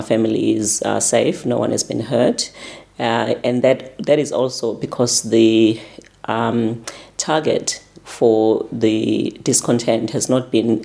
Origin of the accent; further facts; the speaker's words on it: Durban, KwaZulu-Natal, South Africa; now in Australia; I grew up in Durban.